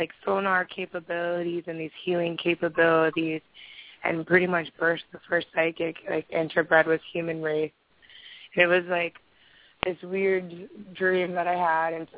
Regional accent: Hawaii, United States; I'm from Hawaii.

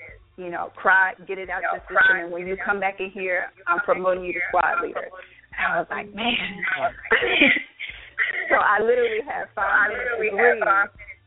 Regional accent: Hartford, Connecticut, United States; So I grew up in Hartford.

